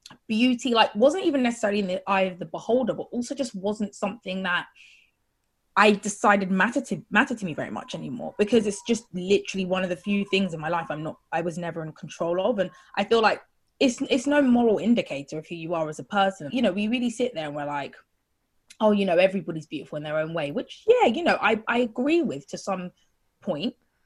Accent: United Kingdom; growing up in Britain

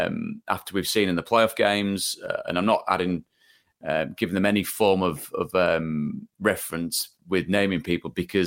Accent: Hull, Yorkshire and the Humber, United Kingdom; So I was born and bred in Hull

